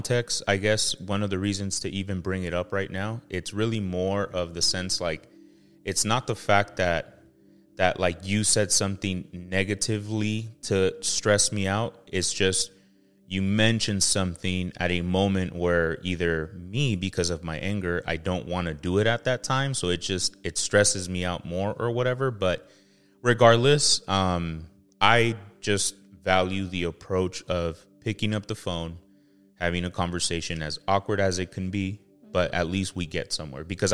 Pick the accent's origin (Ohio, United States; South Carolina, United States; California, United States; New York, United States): California, United States; Compton; But like right now, we grew up in Compton.